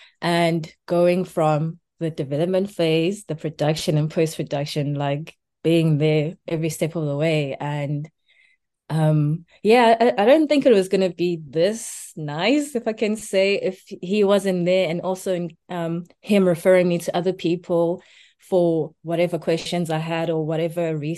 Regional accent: Durban, KwaZulu-Natal, South Africa; moved away as an adult; now in United Kingdom; I am from Durban, South Africa. I came to the UK to study my master's in film studies on the Chevening Scholarship.

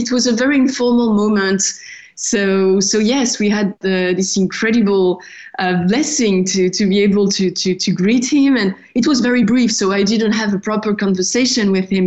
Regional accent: Paris, Île-de-France, France; And so I was not really a practicing Catholic back then. It was all new for me. I came from Paris. It was a different culture.

